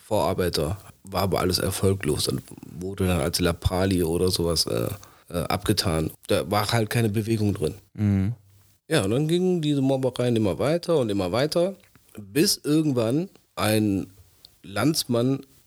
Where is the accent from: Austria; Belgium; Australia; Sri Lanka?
Sri Lanka; Wir kommen aus Sri Lanka, also viele Tamilen waren auch dort.